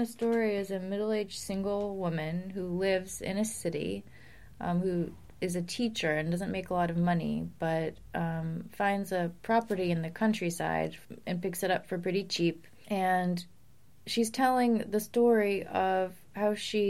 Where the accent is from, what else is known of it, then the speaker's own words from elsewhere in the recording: New England, United States; And growing up in New England, like, there were different zones that I experienced.